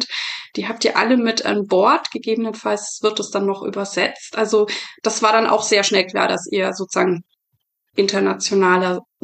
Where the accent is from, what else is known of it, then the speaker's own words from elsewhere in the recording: Nuremberg, Bavaria, Germany; ich bin in Nürnberg groß geworden und zur Schule gegangen und habe da auch so Kinderrollen am Opernhaus gesungen